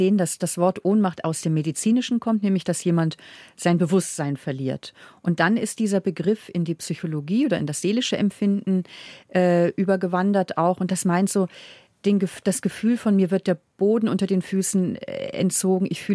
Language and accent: German; Germany; moved away as an adult; also born or lived in Munich; now in Vienna, Austria; Ich bin Deutsche, habe auch lange hier in München gelebt, aber lebe jetzt derzeit in Wien.